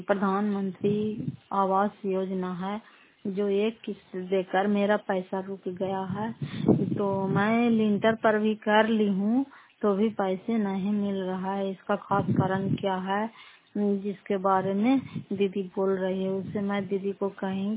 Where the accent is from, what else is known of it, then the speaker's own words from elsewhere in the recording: Fatehpur, Bihar, India; घर फतेहपुर, पंचायत मकरौता, जिला नालंदा, करापसरा ब्लॉक की निवासी हूँ